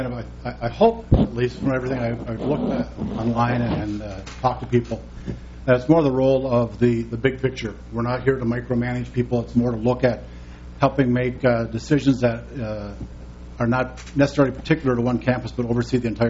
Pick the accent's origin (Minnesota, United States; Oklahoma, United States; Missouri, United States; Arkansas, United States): Minnesota, United States; St. Cloud; I'm from St. Cloud.